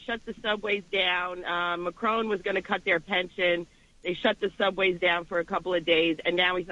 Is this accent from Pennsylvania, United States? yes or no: no; Astoria, New York, United States; I'm from Astoria, so I got to make this right.